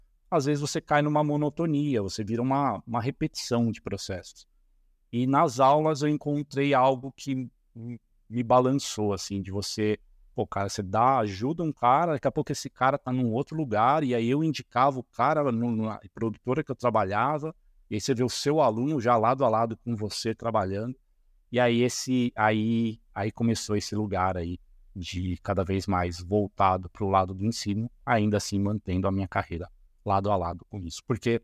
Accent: São Paulo, Brazil; now in Curitiba, Brazil; Em 2012, eu e minha família, minha esposa, a gente é de São Paulo, capital. Em 2012, a gente mudou aqui para Curitiba, porque a gente tem uma grande parte da família está aqui.

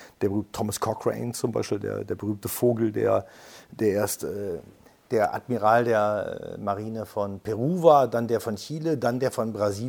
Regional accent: Bergisch Gladbach, North Rhine-Westphalia, Germany; ich bin im Schatten dieses Ordens groß geworden tatsächlich. Also ich habe meine Jugend verbracht in Bergisch Gladbach.

